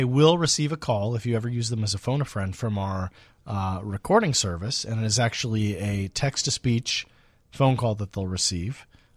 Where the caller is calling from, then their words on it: Skokie, Illinois, United States; I'm from Skokie.